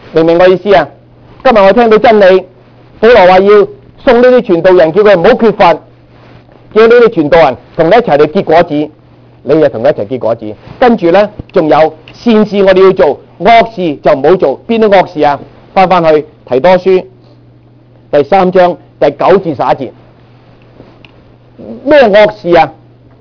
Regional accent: China; 我系中国人

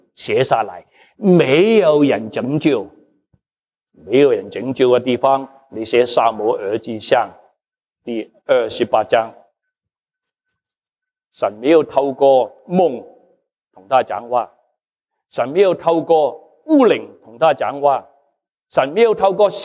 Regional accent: Guangdong, China; 我是广东人

